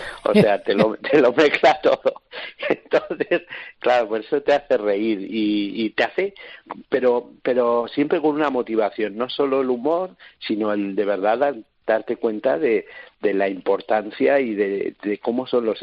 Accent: Salamanca, Castile and León, Spain; yo es que soy de Salamanca, y Salamanca es un sitio con mucho arte, ¿sabes? Yo soy de Salamanca y luego después me eduqué con los salesianos

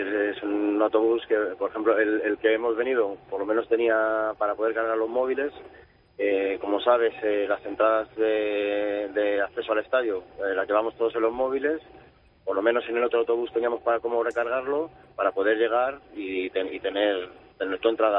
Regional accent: Guadalajara, Castilla-La Mancha, Spain; Yo, por ejemplo, vengo de Guadalajara, soy de la Peña Blas el Vikingo.

